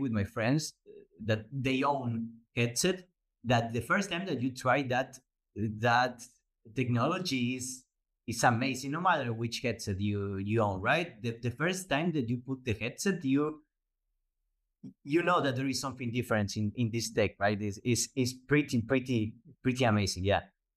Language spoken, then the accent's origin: English; Buenos Aires, Argentina; Well, I'm from Buenos Aires. I was born here.